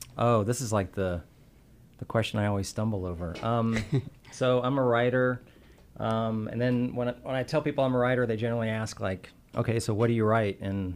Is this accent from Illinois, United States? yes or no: no; Tampa, Florida, United States; So I'm from Tampa, Florida. I was born there in 68, not too long after air conditioning became a thing.